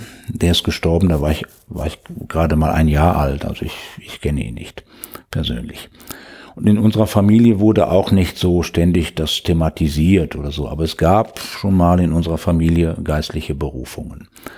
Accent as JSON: {"language": "German", "town": "Münster", "region": "North Rhine-Westphalia", "country": "Germany", "tie": "born or raised there", "said": "in Münster, meiner Heimatstadt"}